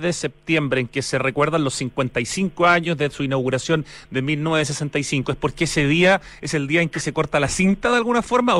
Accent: Chile; que de verdad es una experiencia que uno tiene que tener en su vida como chileno y como latinoamericano

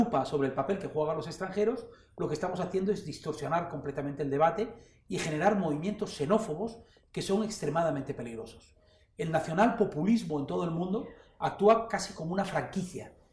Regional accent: Spain; los prejuicios que muchas veces teníamos como españoles

